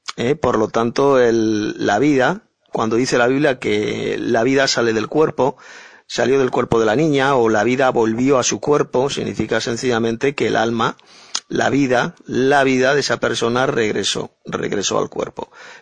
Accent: Madrid, Community of Madrid, Spain; de Madrid, España.

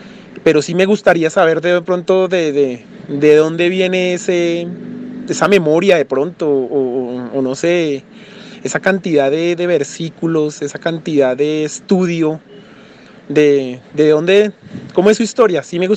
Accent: Bogotá, Colombia; soy de Bogotá, Colombia.

